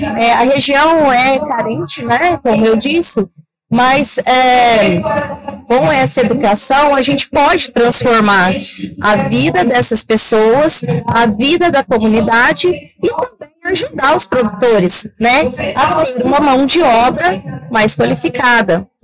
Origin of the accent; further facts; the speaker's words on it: Uberaba, Minas Gerais, Brazil; also born or lived in São Paulo; eu vim do interior de São Paulo, na verdade eu sou mineira, sou de Uberaba e trabalhava há 10 anos aqui no interior de São Paulo, uma região muito rica, na região de Araraquara, e fazem 10 meses que eu caí de paraquedas